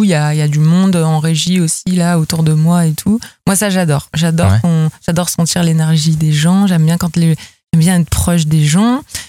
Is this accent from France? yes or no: yes; Lille, Hauts-de-France, France; born there; Ouais, je suis née à Lille.